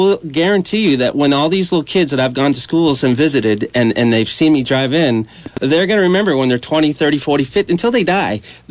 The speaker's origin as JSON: {"language": "English", "town": "Warren", "country": "United States", "tie": "born or raised there", "said": "because I grew up in Warren."}